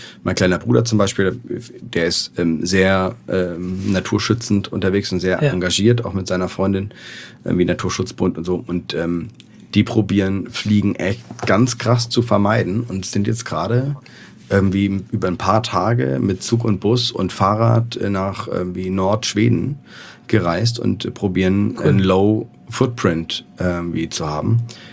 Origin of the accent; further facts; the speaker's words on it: Hamburg, Germany; Also wir sind ja Hamburger.